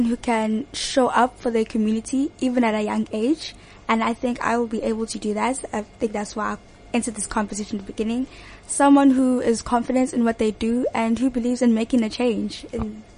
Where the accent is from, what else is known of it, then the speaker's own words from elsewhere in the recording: Pinetown, KwaZulu-Natal, South Africa; I'm come from Pinetown in Durban.